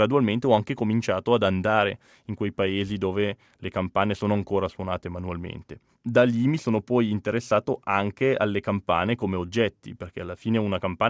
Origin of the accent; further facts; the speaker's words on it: Piandera, Ticino, Switzerland; Io sono nato e cresciuto a Piandera, in Valcolla, quindi un paese molto piccolo, nel quale appunto tra l'altro ci si conosce tutti